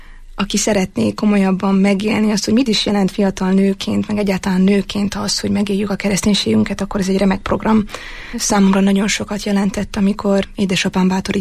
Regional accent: Budapest, Hungary; born there; now in Eger, Hungary; Hát igen, most már harmadik évent kezdtem meg itt Egerben. Alapvetően budapesti születésű vagyok, de nagyon szép környezetre leltem itt Egerben, és jól érzem magam.

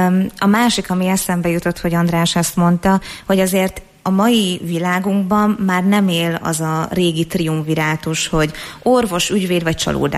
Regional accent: Eger, Heves, Hungary; hogyha már itt egriek vagyunk

